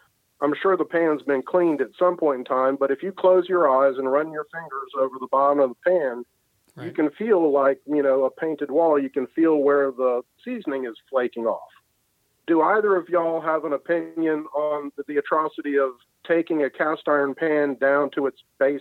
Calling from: Milledgeville, Georgia, United States; I'm calling from Milledgeville, Georgia.

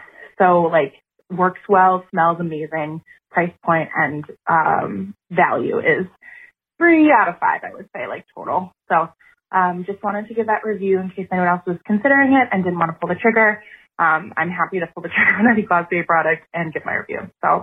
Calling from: Wisconsin, United States; I'm a listener from Wisconsin.

